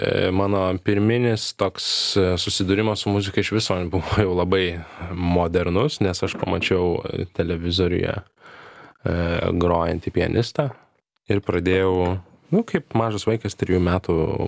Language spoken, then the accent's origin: Lithuanian; Šiauliai, Šiauliai County, Lithuania; also born or lived in Tauragė / London; now in Vilnius, Lithuania; Tai aš gimiau Tauragėj, užaugau Šiauliuose, save laikau šiauliečiu, subrendau Londone